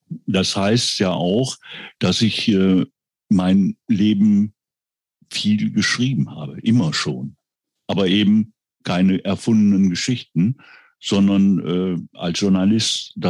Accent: Heiligenhaus, North Rhine-Westphalia, Germany; also born or lived in Kettwig; bin jetzt 67 Jahre alt. Ich stamme ursprünglich aus dem Niederbergischen, bin in Heiligenhaus aufgewachsen, habe im Fellbad Abitur gemacht und geboren bin ich in Kettwig, was heute zu Essen gehört.

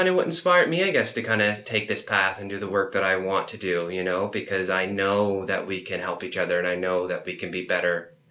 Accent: Nova Scotia, Canada; I can relate to that so much from growing up in Cape Breton

